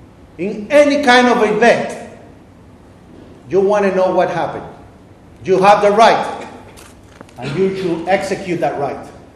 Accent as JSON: {"language": "English", "country": "Puerto Rico", "tie": "born there", "said": "because I was born in Puerto Rico"}